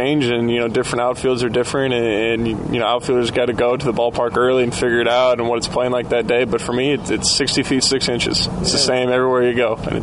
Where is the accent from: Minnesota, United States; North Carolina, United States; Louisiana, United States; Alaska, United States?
Minnesota, United States; St. Paul; I grew up in St. Paul, Minnesota, and so baseball season was hopefully, ideally, starting in April